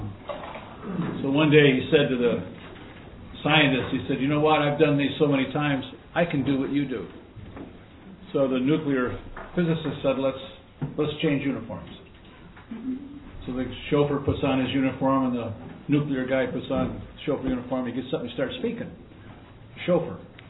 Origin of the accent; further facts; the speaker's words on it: Toledo, Ohio, United States; I grew up with David in Toledo.